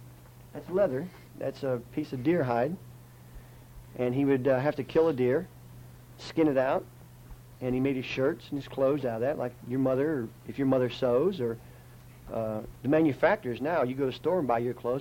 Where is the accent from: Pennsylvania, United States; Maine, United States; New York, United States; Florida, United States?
Florida, United States; also born or lived in Fort Meade; I was born in Fort Meade, Florida, which is a little town up in near Winter Haven, Central Florida. And we moved back to the reservation when I was very young and went to school on the reservation for a couple of years.